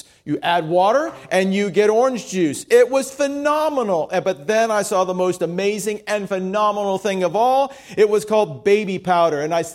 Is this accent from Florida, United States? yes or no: yes; Miami, Florida, United States; also born or lived in Jacksonville; I grew up in Miami, which did not have a large military presence, but then I moved to Jacksonville in the junior high years